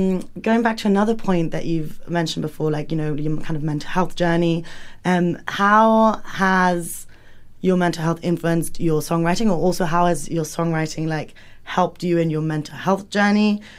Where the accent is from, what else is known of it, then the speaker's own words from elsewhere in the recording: Italy; I think we're both from Italy.